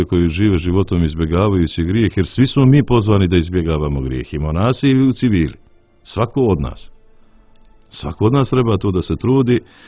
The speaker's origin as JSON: {"language": "Serbian", "country": "Montenegro", "said": "što bi rekli kod nas u Crnoj Gori."}